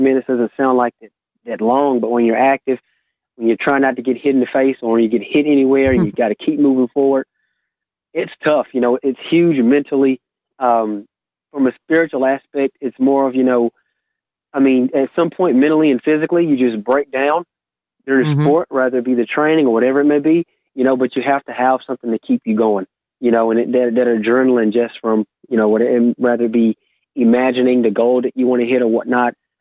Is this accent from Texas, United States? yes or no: yes; Van Vleck, Texas, United States; I want to actually go back to my hometown, which is Van Vleck, and I want to help build it up more